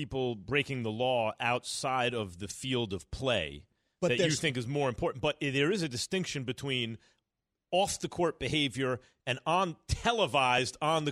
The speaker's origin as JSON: {"language": "English", "town": "Chicago", "region": "Illinois", "country": "United States", "said": "I just wonder, like, hey, I'm from the South Side, but you're Michigan now."}